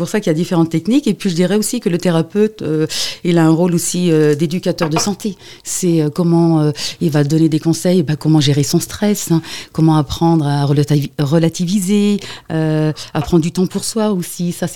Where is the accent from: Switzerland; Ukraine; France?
France; Nantes, Pays de la Loire; dans ma région natale, parce que je suis nantaise. Je ne vis plus à Nantes, mais c'est là que j'ai étudié pendant 3 ans.